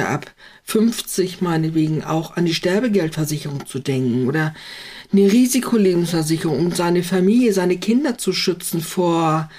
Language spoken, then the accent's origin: German; Schleswig-Holstein, Germany; nach Schleswig-Holstein zu kommen und sagen, oh, es ist so schön hier, ich will hier nicht weg. Es ist nun mal mein Zuhause, es ist meine Heimat und das wird es auch immer bleiben.